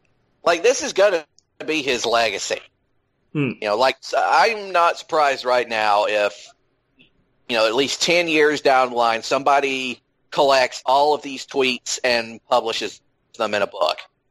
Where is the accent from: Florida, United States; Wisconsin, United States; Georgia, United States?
Georgia, United States; whatever good citizen out there in my home state of Georgia, sweet Georgia, went out and attached a pair of googly eyes to a statue of Nathaniel Green.